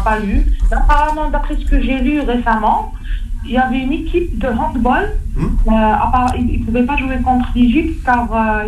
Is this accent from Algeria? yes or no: yes; Algeria; chez nous en Algérie